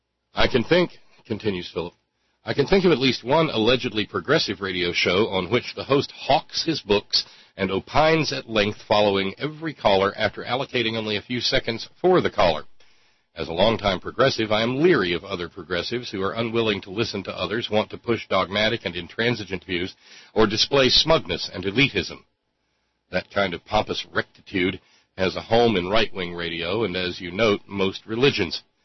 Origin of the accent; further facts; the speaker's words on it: Massachusetts, United States; also born or lived in Texas; In my home state, Massachusetts, I knew more than a few people who considered Southerners ignorant because of their accents. Conversely, when I moved to Texas, people would remark that I sounded like a Kennedy.